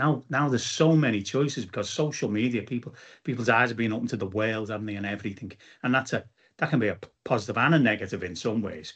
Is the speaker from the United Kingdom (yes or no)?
yes; Bootle, North West England, United Kingdom; I left school in 83, so it was like late 60s, 70s, 80s, growing up in Bootle in a two up, two down terraced house in a, you know, a little compact street.